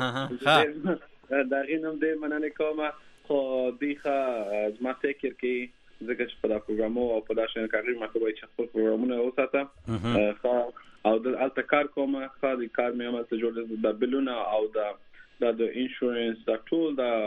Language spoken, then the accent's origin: Pashto; Afghanistan; now in United States; دا 2015 کې زه د افغانستان نه راغلی یم امریکا ته او دا درې کال کې چې زه تم په امریکا کې.